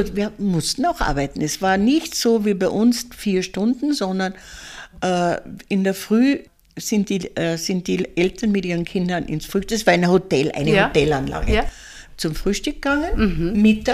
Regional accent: Salzburg, Austria; Und ich habe das Glück, hier zu sein, schon für über 50 Jahre. Ich komme eigentlich aus Salzburg, aus der Stadt.

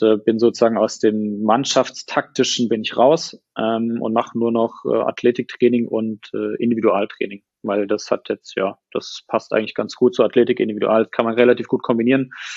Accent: Heidelberg, Baden-Württemberg, Germany; ich komme aus Heidelberg, bin ja jetzt im Januar 31 geworden

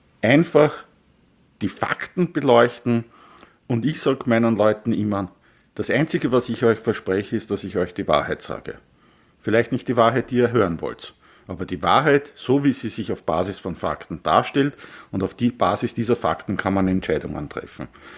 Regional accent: Vienna, Austria; Als Wiener ist man Wiener-Anhänger

